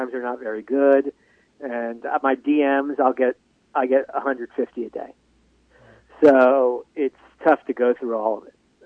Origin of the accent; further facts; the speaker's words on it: Miami, Florida, United States; I grew up in South Florida in Miami, but my father was always a Gator.